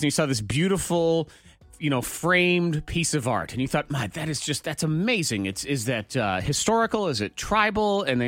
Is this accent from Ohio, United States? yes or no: yes; Cleveland, Ohio, United States; Cleveland. I'm from Cleveland.